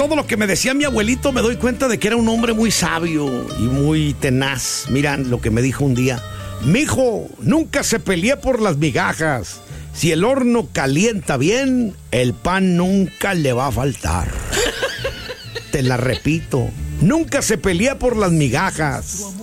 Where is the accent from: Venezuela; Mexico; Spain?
Mexico; Jalisco; Yo que soy tapatío, me he comido como 100 guajolotas y como 5 tortas de tamal.